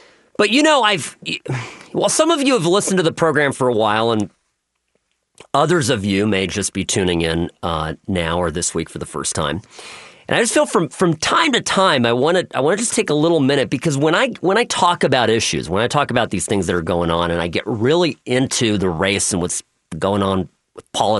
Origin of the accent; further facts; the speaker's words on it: California, United States; So I'm a kid from California.